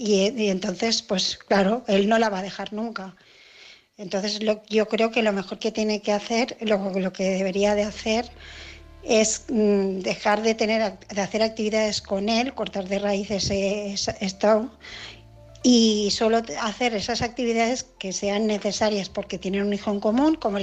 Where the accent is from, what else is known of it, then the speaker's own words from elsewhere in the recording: Barcelona, Catalonia, Spain; de Barcelona